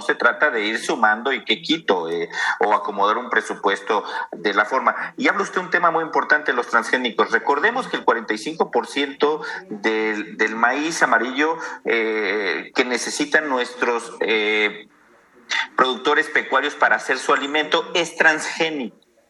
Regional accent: Pénjamo, Guanajuato, Mexico; yo soy de un municipio, Pénjamo, Guanajuato, que muy cerca de donde usted vivió, en Irapuato.

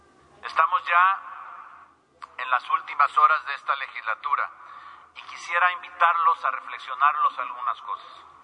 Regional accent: Mexico; cuando todos somos mexicanos y queremos lo mejor para esta nación

